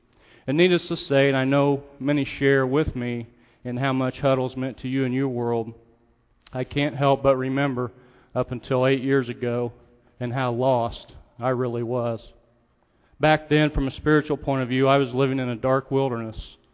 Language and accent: English; Kokomo, Indiana, United States; Growing up in Kokomo and living here since graduation from Purdue